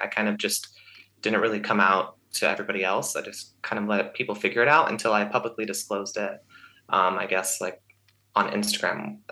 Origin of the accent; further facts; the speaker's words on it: Knoxville, Tennessee, United States; Yes, I grew up in the Tennessee Knoxville area.